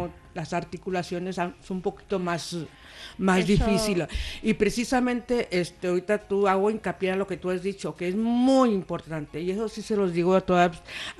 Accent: Mexico; Notará un poquito de acento, pero soy mexicana.

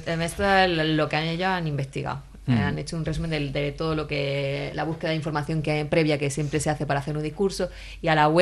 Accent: Andalusia, Spain; ya que somos andaluces, tenemos que intentar que el alumnado conozca su región

